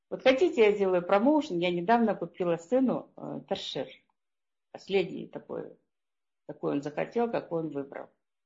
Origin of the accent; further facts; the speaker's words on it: Moscow, Russia; accent: Russian; Я сказала, из Москвы, из России.